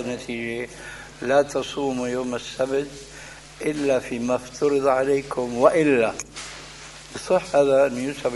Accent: Syria; بس بدنا كما يقولون عندنا في الشام بدنا نسطح

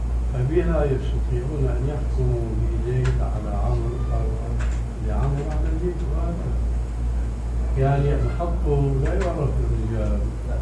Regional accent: Syria; now in Amman, Jordan; عندنا في عمان وهو اولا الباني وسوري مثلي

